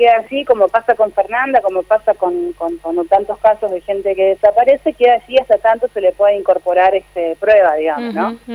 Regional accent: Paraná, Entre Ríos, Argentina; now in Gualeguaychú, Argentina; yo soy de Paraná, vivo en Gualeguaychú desde el año 2006-2007

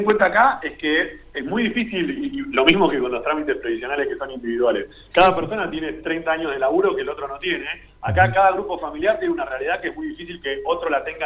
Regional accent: Patagonia, Argentina; soy patagónico

